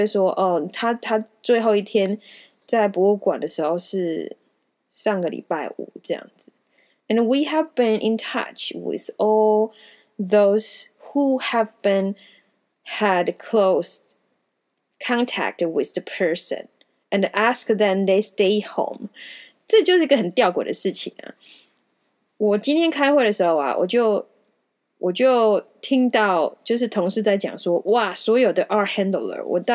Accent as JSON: {"language": "Chinese", "country": "Taiwan", "lives_now": "United States", "said": "我真是身为一个台湾人，也是 I'm so proud of you guys."}